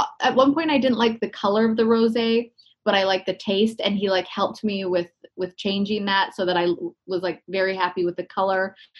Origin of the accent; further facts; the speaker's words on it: Canada; Oh, I say pasta because I'm Canadian.